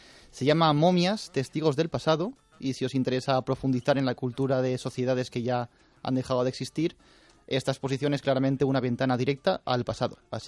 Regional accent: Alicante, Valencian Community, Spain; vamos, de hecho, a empezar con la música, por mi tierra, uh-huh, por Alicante

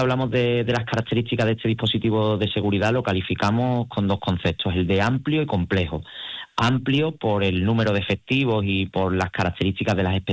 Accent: Seville, Andalusia, Spain; nosotros como sevillanos pues tenemos que sentirnos muy orgullosos de que se desarrolle en nuestra ciudad

